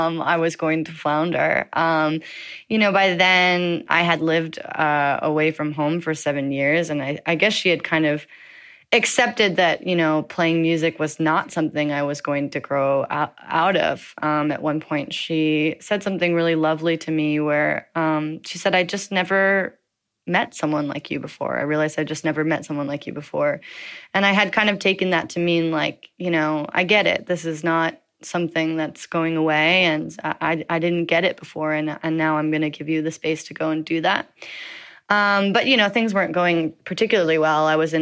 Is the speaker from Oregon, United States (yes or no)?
yes; Eugene, Oregon, United States; But even growing up in Eugene, where, you know, the population is maybe 95% Caucasian, as a young child, I really enjoyed my biracial upbringing